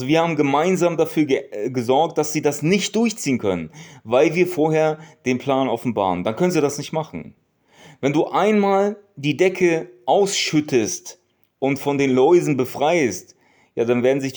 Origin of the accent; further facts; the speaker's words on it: Turkey; Das sage ich zu euch als Türke, als Osmane.